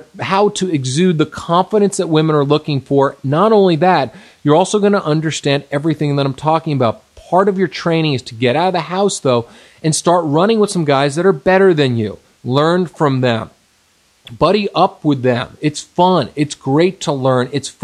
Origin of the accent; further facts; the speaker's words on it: East Coast, United States; now in Santa Monica, United States; I'm from the East Coast. I live in Los Angeles. I live in Santa Monica.